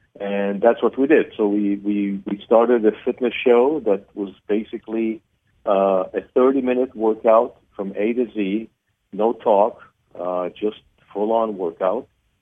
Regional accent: Israel; Where I grew up in Israel, I was I participated in the decathlon back in the late 70s, and I held the national record here in Israel. As a result of that, I came to the United States. My mother is an American by birth.

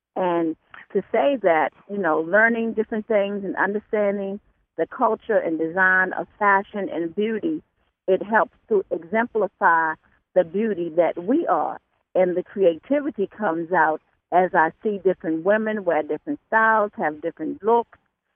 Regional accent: North Carolina, United States; I'm from North Carolina, and in North Carolina, I always thought my parents were sharecroppers.

